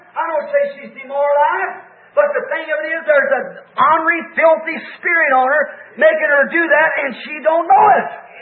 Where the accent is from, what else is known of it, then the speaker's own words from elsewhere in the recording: United States; The rockest place in the United States, or the world, is this nation. I'm an American.